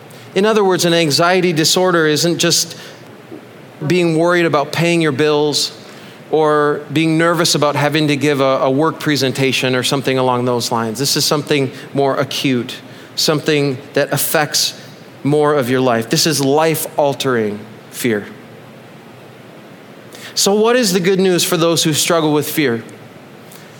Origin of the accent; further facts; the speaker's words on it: United States; But I did it anyways, because I'm an American and I finished what I started.